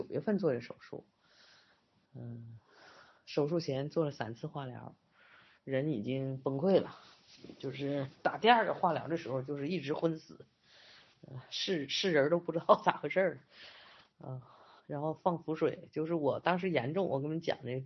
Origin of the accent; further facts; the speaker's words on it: Northeast China, China; 我是东北人啊